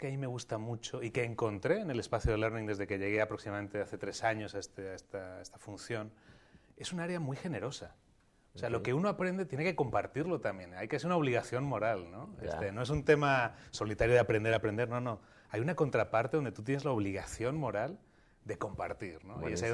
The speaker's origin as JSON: {"language": "Spanish", "town": "Madrid", "region": "Community of Madrid", "country": "Spain", "tie": "born or raised there", "said": "Yo nací en Madrid, una infancia muy feliz, con mis padres, tengo 2 hermanos, en fin, una infancia súper feliz y bueno, allí en Madrid, básicamente, ¿no?"}